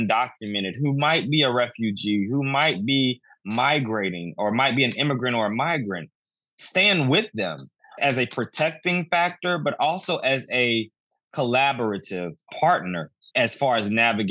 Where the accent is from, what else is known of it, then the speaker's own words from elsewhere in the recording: North Carolina, United States; how in my hometown of Alamance County, the sheriff was actually indicted by the DOJ for the use of this program